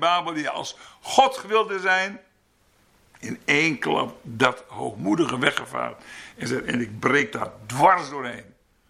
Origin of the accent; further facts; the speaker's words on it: Schildwolde, Groningen, Netherlands; also born or lived in Elburg; ik ben in Elburg geboren, dat is 1 jaar. Daarna heb ik in Schildwolde jeugd doorgebracht.